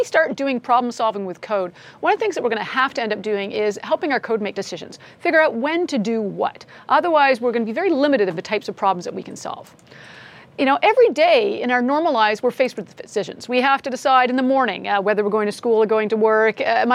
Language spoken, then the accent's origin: English; Canada; I am a Canadian.